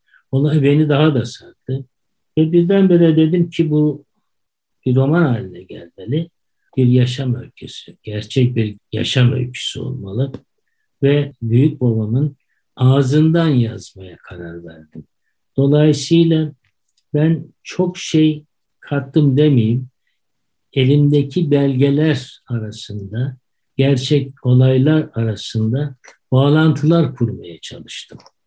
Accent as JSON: {"language": "Turkish", "town": "Bayramiç", "region": "Çanakkale", "country": "Turkey", "tie": "born there", "said": "Ben 1945 doğumluyum. Bir tesadüf, Çanakkale'nin Bayramiç kasabasında doğdum."}